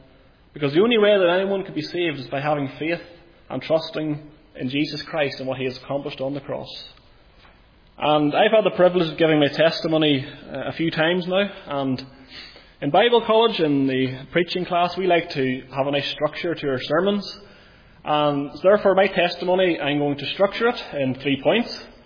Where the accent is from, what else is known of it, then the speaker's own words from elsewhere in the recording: Lurgan, Northern Ireland, United Kingdom; And you maybe can detect from the accent that I'm from County Armagh. Spent most of my life living up in Craigavon and the town of Lurgan. And perhaps you'll have known from the invitations that I wasn't brought up in a Christian home, but I actually was raised as a Roman Catholic.